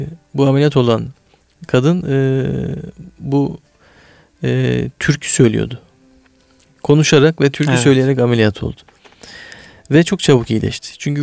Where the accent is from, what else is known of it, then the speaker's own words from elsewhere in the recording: Ordu, Turkey; Memlekete gittik. İşte havalimanıyla bizim memleket arasında 200 kilometre bir mesafe var. Yani ben Orduluyum, Samsun'a indik.